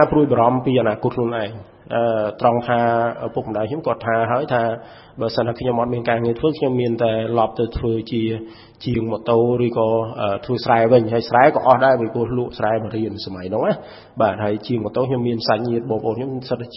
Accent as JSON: {"language": "Khmer", "town": "Bati", "region": "Takeo", "country": "Cambodia", "tie": "born there", "said": "ខ្ញុំកើតនៅស្រុកបាទីបាទខេត្តតាកែវបាទគឺឃុំទឹកឃុំពីរៀមបាទជាតំបន់មួយរៀងជនបទដែរ"}